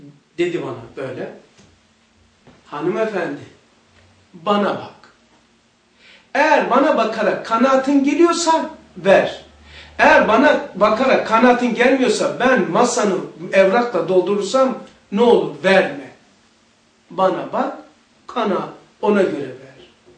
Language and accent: Turkish; Rize, Turkey; Sen nerelisin dedi. Ben dedim Rizeliyim.